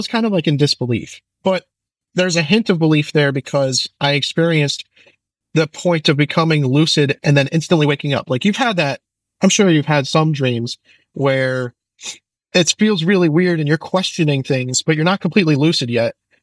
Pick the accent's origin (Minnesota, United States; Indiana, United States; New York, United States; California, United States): New York, United States; Bronx; born there; Very Italian culture in the Bronx. I was born in the Bronx.